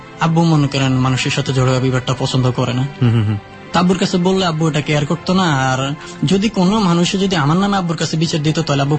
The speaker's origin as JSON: {"language": "Bangla", "town": "Dhaka", "region": "Dhaka Division", "country": "Bangladesh", "tie": "born or raised there", "also_born_or_lived": "Chandpur"}